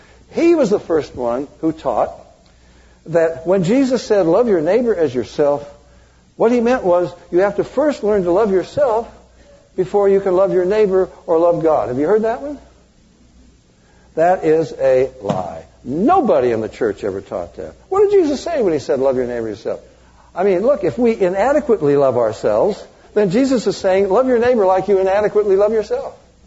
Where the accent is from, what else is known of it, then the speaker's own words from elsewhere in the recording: California, United States; Self-esteem? I come from California.